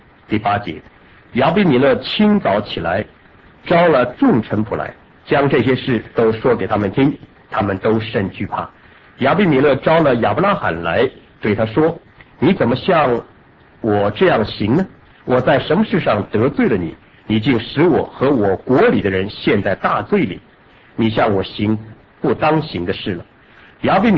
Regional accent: China; now in United States; 我们都是中国人

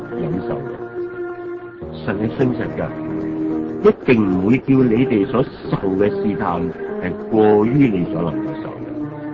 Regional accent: China; 但我们中国人都说了，久病就无孝子

